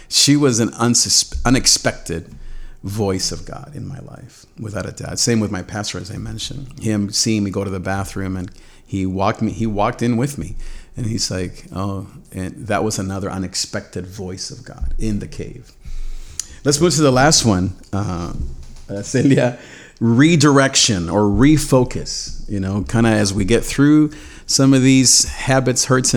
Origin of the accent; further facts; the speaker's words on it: Nicaragua; I'm from Nicaragua, so that's where I was raised and went through all that 80s war stuff.